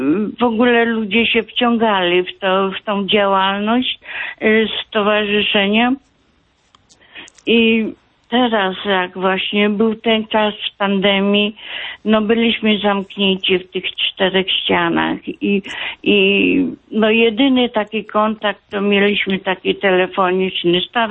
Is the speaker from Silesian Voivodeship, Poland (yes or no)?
no; Elbląg, Warmian-Masurian Voivodeship, Poland; tak, jestem z Elbląga.